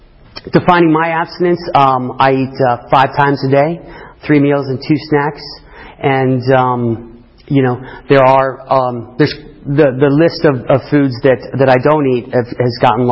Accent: Midwest, United States; I grew up in the Midwest, and I grew up on a farm.

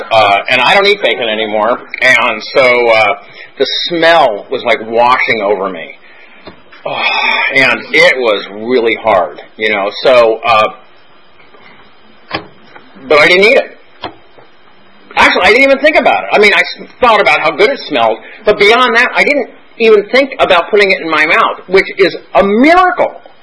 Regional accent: Brentwood, California, United States; I grew up in Brentwood, so, yes, that's right. Right up the street, too. Right up on Burlingame, just right down the street

